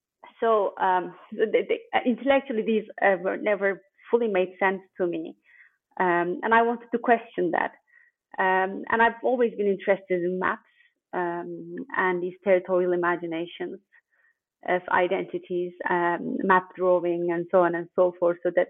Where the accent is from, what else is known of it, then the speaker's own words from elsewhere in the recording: Eastern Anatolia, Turkey; English is a second language; when growing up in Turkey, especially, people ask you where you're from